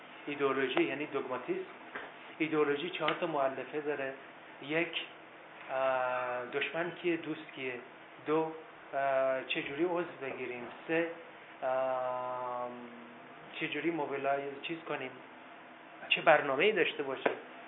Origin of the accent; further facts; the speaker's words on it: Iran; من به عنوان یه ایرانی از جنبش سبز برای من این اصول مهمه